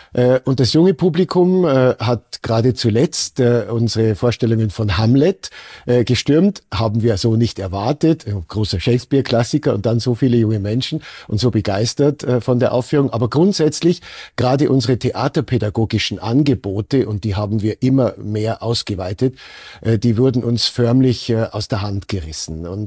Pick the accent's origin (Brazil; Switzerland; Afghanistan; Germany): Germany; now in Austria; Regeln in Österreich, sind nicht so streng ausgelegt worden wie in anderen Ländern, zum Beispiel in meiner Heimat Deutschland.